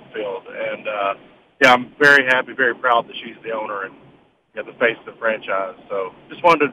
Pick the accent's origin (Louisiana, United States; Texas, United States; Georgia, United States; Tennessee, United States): Tennessee, United States; Nashville; I'm born and raised in Nashville, but I've seen the ticket holder for a very long time